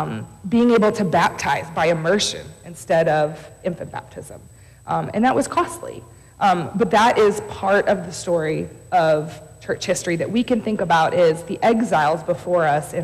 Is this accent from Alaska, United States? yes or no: no; Stow, Ohio, United States; I grew up in Stowe, Ohio. I lived a middle-class life.